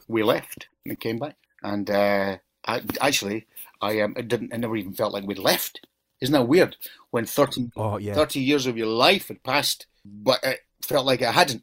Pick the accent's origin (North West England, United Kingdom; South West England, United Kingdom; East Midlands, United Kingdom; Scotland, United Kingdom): Scotland, United Kingdom; also born or lived in London; now in Edinburgh, United Kingdom; So I was born and brought up in Fife, the ancient kingdom of Fife, just across the river to the north of here. So yeah, so I was raised there, and I came to Edinburgh to study.